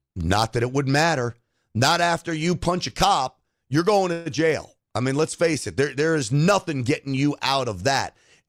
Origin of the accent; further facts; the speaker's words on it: New York, United States; I am half Italian from New York. Don't tell anybody.